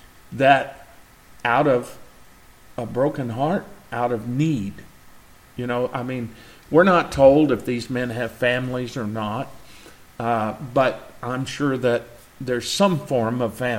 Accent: Henryville, Indiana, United States; growing up in the Baptist church in Henryville, where I grew up

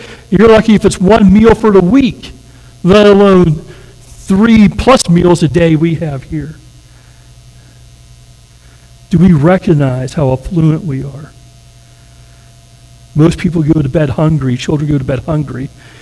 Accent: West Virginia, United States; now again, I'm just an old redneck from West Virginia. You know, born and raised in West Virginia.

